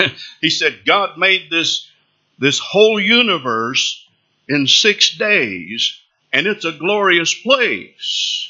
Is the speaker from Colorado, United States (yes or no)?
yes; Colorado, United States; I'm from Colorado. I've seen some beautiful things in nature.